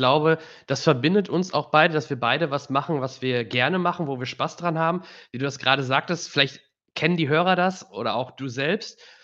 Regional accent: Soest, North Rhine-Westphalia, Germany; komme aus Soest, bin dort auch geboren, gebürtiger Soester.

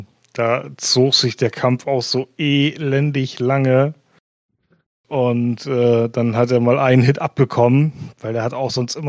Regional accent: Northern Germany, Germany; sagen wir bei uns im Norden immer so schön.

